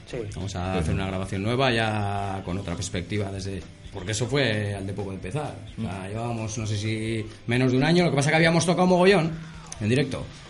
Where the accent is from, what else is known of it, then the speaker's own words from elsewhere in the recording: Barakaldo, Basque Country, Spain; también consta de que somos de donde somos de Baraca